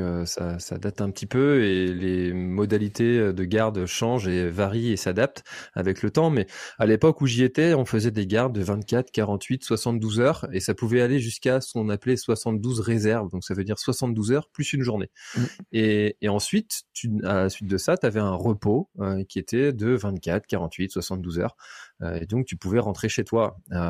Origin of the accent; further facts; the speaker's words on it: Brittany, France; je suis breton